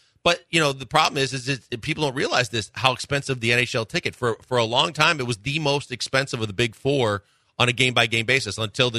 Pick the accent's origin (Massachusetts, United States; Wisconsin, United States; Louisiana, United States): Wisconsin, United States; Growing up in Wisconsin, Badger hockey was massive.